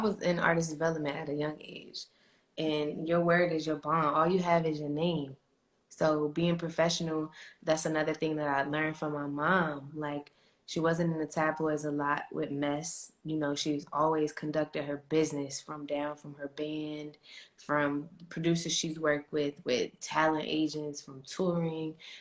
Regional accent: Rochester, New York, United States; You know, we're originally from New York. I was born in Rochester.

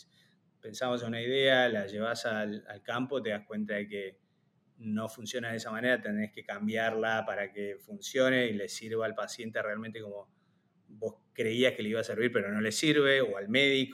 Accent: Corrientes, Argentina; como de chico vivía en Corrientes

